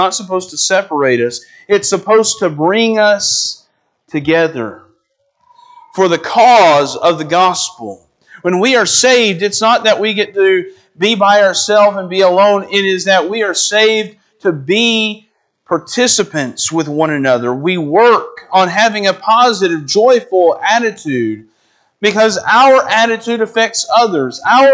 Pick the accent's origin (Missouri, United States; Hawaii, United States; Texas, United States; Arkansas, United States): Arkansas, United States; I'm from Arkansas. I want to say y'all there.